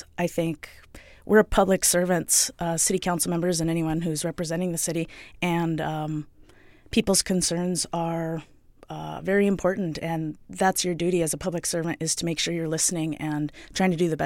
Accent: Bethel, Alaska, United States; So I was born and raised here in Bethel. I went to school here, graduated from BRHS.

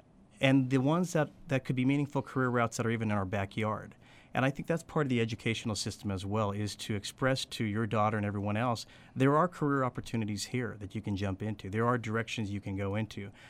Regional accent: New Mexico, United States; moved away as an adult; I grew up in New Mexico, and I remember a lot of years ago when I was 18 and graduated, I left the day after high school graduation because I had no idea what careers were out there.

